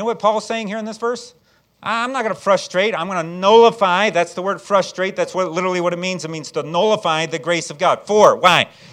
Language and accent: English; Chicago, Illinois, United States; I was raised in Chicago. Chicago's 85% Catholic.